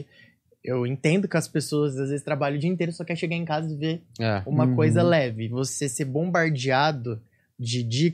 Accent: Regente Feijó, São Paulo, Brazil; now in São Paulo, Brazil; E aí eu mudei para São Paulo, eu sou do interior, sou de Regente Feijão, uma cidade de 20 mil habitantes, que fica do lado. Uhum. De Presidente Prudente. Uhum. Longeão daqui de São Paulo. E aí eu mudei pra cá em 2016

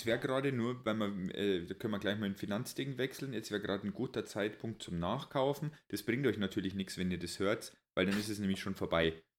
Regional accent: Bavaria, Germany; Ich kann es als Bayer auch nur empfehlen, Bayern zu meiden.

